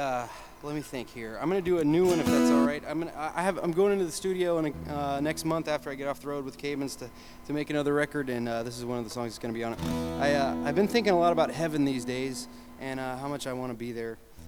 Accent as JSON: {"language": "English", "region": "Florida", "country": "United States", "tie": "born or raised there", "also_born_or_lived": "Illinois", "lives_now": "Nashville, United States", "said": "I was born in Illinois, and I grew up in Florida, and I live in Nashville, and I really like Richmond."}